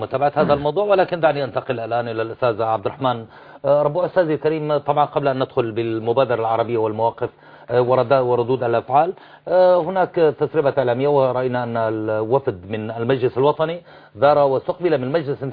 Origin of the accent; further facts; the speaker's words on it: Syria; أنا كمعارض سوري.